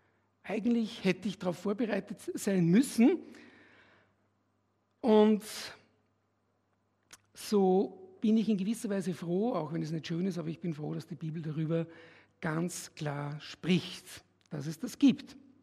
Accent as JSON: {"language": "German", "country": "Austria", "said": "war ich in Wien in einer Gemeinde, ich komme ja aus Österreich."}